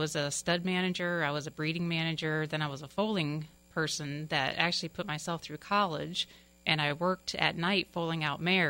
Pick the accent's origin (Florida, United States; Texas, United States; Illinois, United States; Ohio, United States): Florida, United States; Largo; also born or lived in St. Petersburg; I grew up in Largo. I was born in St. Pete.